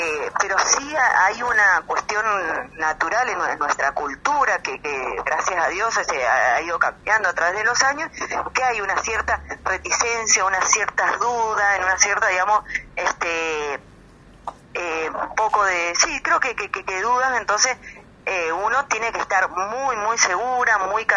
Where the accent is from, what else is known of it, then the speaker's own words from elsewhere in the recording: San Rafael, Mendoza, Argentina; De San Rafael, Mendoza, un departamento que queda bien al sur de la provincia.